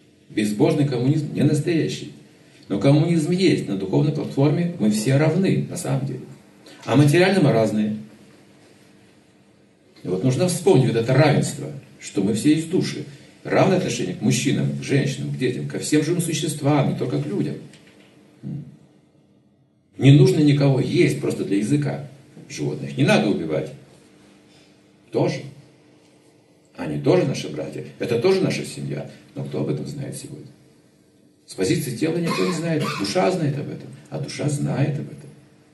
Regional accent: Kurday, Jambyl Region, Kazakhstan; born there; Я родился в Курдае. Всю жизнь я знаю об этом, что я курдайский.

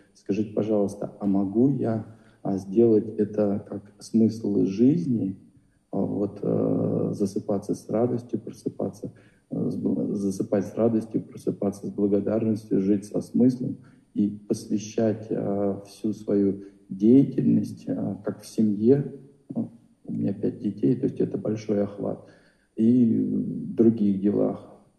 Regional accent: Moscow, Russia; я из Москвы.

